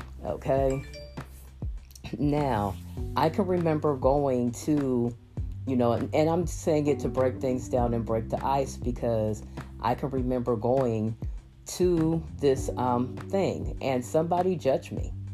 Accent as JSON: {"language": "English", "town": "Massillon", "region": "Ohio", "country": "United States", "tie": "born or raised there", "also_born_or_lived": "Canton", "said": "I'm from Canton. Okay. I actually grew up in Massillon, Ohio. So we were around football."}